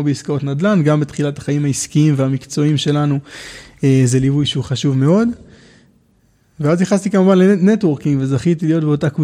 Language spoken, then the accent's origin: Hebrew; Ein Tzurim, Southern District, Israel; now in Jerusalem, Israel; מעין צורים, קיבוץ ליד אשקלון.